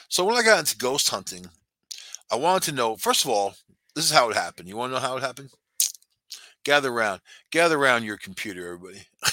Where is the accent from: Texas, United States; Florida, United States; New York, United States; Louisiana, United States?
New York, United States; I was raised on Long Island. It really was a place I didn't want to go back to.